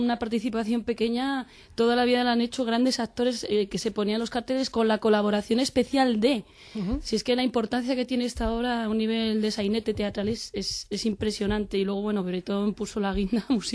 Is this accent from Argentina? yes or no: no; Madrid, Community of Madrid, Spain; lo que somos los madrileños, con mucho carácter, pero muy buenas personas